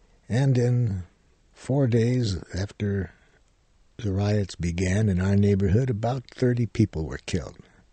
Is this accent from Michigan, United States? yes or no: yes; Detroit, Michigan, United States; I grew up in Detroit, Michigan. My family moved there just in time for the race riots of 1943.